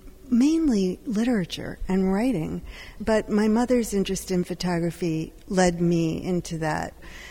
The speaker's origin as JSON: {"language": "English", "region": "New Jersey", "country": "United States", "said": "At first, I thought, I'm from New Jersey. I have no connection to the West in that profound way that I thought I might need somehow."}